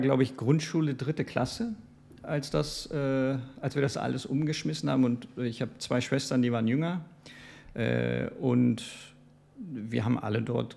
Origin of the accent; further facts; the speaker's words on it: Istanbul, Turkey; also born or lived in Berlin, Germany; Ich bin gebürtiger Berliner, und bin dann aber zurück nach Istanbul